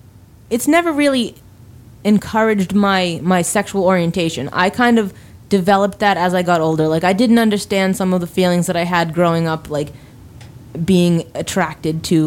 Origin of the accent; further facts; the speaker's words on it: Somerville, Massachusetts, United States; I came from Somerville, born and raised, know nothing but Somerville, went to a Catholic school up until 10th grade, failed out of Somerville High School afterwards